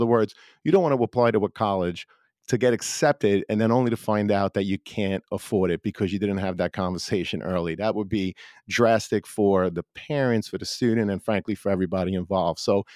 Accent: New York City, New York, United States; And by the way, I grew up in Brooklyn, so I know Wagner College very well.

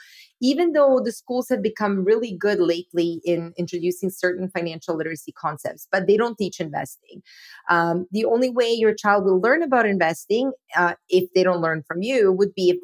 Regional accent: Bosnia & Herzegovina; now in Canada; Yeah, so I actually grew up in Bosnia, which used to be part of Yugoslavia. There was a war there, and my parents immigrated to Canada with two suitcases and $50.

